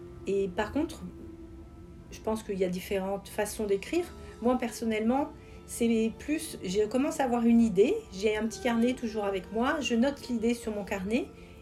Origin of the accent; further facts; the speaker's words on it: Mali; also born or lived in Brazil / Burkina Faso; mes parents étaient enseignants coopérants, et donc j'ai grandi successivement au Brésil pendant 5 ans, au Burkina Faso pendant 6 ans et au Mali.